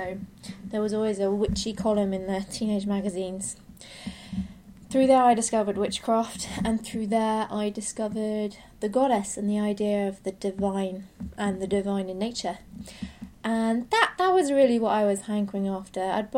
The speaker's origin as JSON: {"language": "English", "country": "United Kingdom", "said": "you can tell from my accent I'm from the UK. And we aren't a very spiritual country at all."}